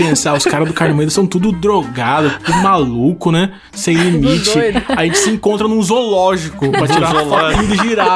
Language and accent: Portuguese; Taubaté, São Paulo, Brazil; Galera, ó, eu sou de Taubaté, São Paulo.